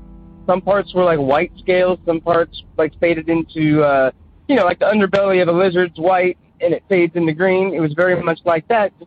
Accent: Portland, Oregon, United States; I'm from Portland, Oregon.

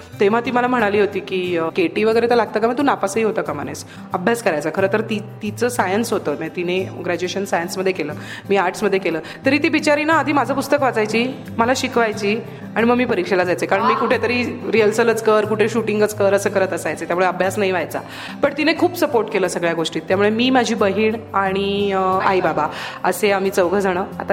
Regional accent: Mumbai, Maharashtra, India; नाही नाही, मी मूळची मुंबईचीच, माझा जन्म पण मुंबईमधलाच, माझी कर्मभूमी, जन्मभूमी, जे काय आहे ते सगळं मुंबई.

